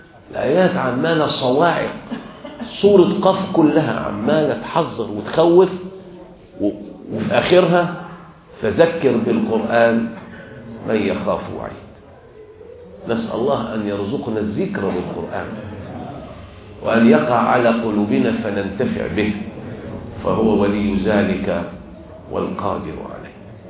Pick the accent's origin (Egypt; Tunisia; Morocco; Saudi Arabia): Egypt; احنا عندنا بقى كمصريين